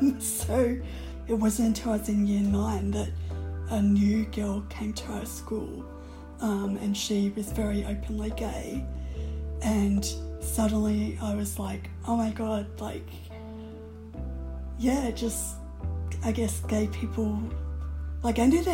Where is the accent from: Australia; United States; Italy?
Australia; Melbourne, Victoria; I grew up in Melbourne, in eastern suburbs, so yeah, in a pretty boring small sort of suburb, which was mostly filled with families and elderly people.